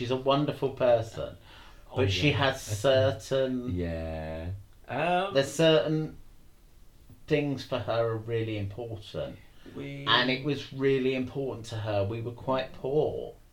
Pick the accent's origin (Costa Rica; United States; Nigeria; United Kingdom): United Kingdom; England; it's American and we're not Americans, we're English.